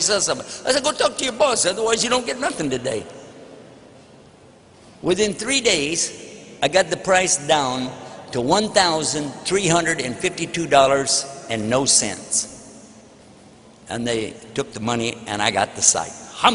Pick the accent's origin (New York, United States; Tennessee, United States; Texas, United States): Texas, United States; I'm from Texas, you know what I mean?